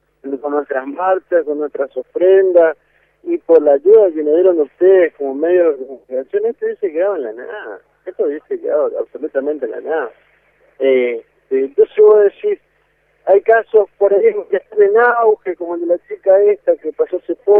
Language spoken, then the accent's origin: Spanish; Argentina; como seres humanos, como argentinos